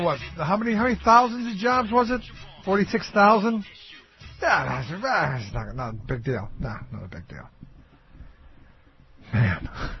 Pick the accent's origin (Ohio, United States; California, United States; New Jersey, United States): Ohio, United States; Cleveland; I remember growing up in Cleveland in the 80s